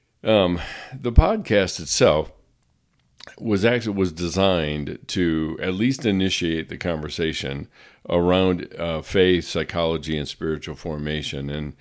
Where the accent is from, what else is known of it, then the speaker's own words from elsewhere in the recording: Indiana, United States; I grew up in Indiana, and pretty much basketball is king there